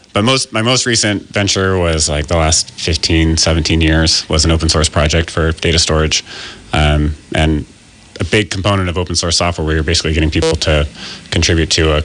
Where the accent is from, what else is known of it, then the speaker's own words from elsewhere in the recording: Oregon, United States; I was born in Southern Oregon. My parents lived on a farm.